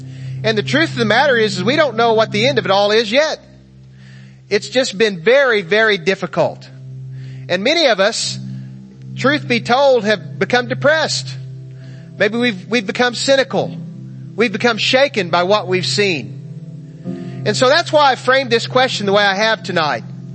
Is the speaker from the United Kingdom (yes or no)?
no; United States; I'm an American, Lord, and you have blessed us with so much.